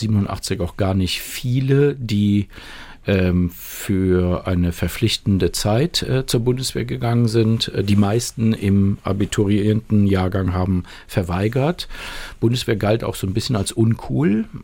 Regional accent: North Rhine-Westphalia, Germany; Ich bin gar nicht von der Küste, sondern ich komme aus der Gegend von Aachen.

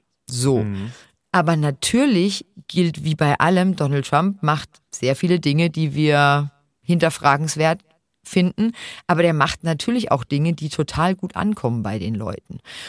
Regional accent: Germany; für mich als Deutsche

